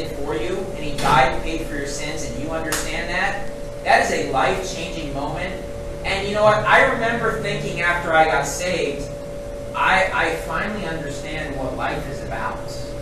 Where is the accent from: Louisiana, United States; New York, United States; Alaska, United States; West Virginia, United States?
West Virginia, United States; growing up in West Virginia and really in the United States, churches, I mean, everybody really likes American football, and especially in Baptist churches.